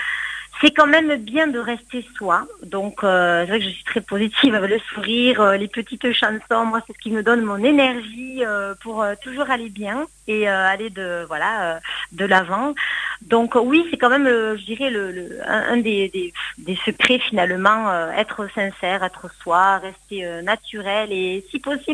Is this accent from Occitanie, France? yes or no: yes; Perpignan, Occitanie, France; puisque je suis du Sud